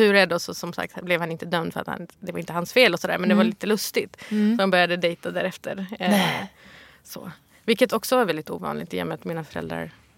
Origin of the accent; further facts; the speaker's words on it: Malmö, Skåne, Sweden; Så fick vi ta det som fanns, och det var i Rosengård i Malmö.